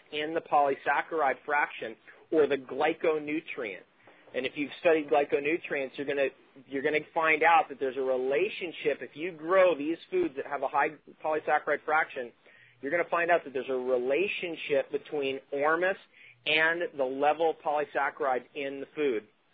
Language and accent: English; California, United States; I grew up in Southern California. We have black widows in the East County of Southern California in every garage.